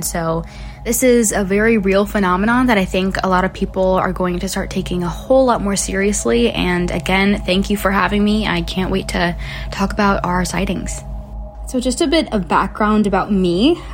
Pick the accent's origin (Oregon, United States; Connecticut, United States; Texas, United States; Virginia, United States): Virginia, United States; Virginia Beach; And one of the pilots actually who told his story was Ryan Graves, and he's from Virginia Beach, my hometown.